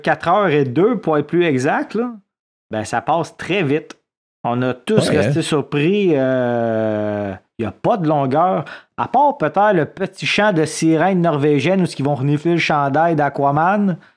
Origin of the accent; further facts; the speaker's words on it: Drummondville, Quebec, Canada; Donc, nous, moi puis le D, on vient de Drummondville, mais ça, c'est dans le centre du Québec et Mauricie et Bois-Franc.